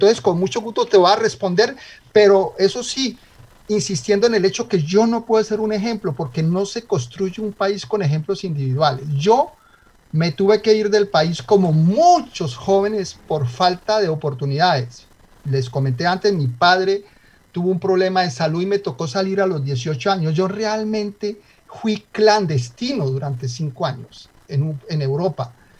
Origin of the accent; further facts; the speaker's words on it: Colombia; accent: paisa; nunca he dejado mi acento, parezco paisa, aún hablando francés o inglés. Y entonces este profesor me dijo, oiga, ¿y dónde viene ese acento, señor? Y yo le dije, ese viene de Colombia.